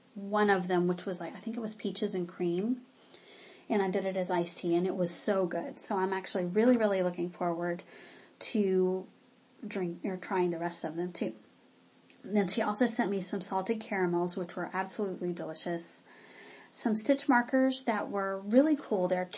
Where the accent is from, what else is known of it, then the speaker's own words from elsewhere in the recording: the South, United States; I grew up in the South, and I'm really interested in civil rights in the South and the Civil War